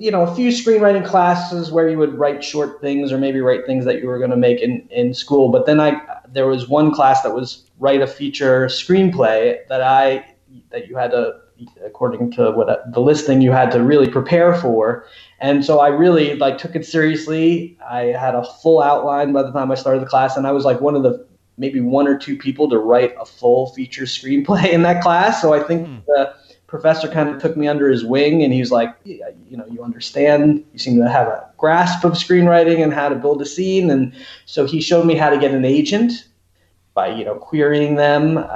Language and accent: English; New Jersey, United States; I grew up in New Jersey, the Jersey suburbs.